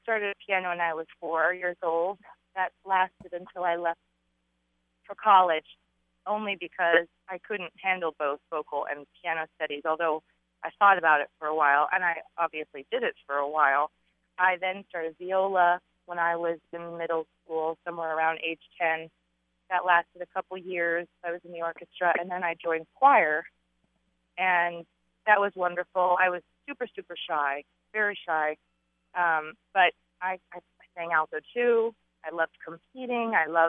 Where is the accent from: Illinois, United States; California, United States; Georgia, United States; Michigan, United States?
California, United States; born there; So I was born in California. They met at Berkeley, but then they both got professorships here.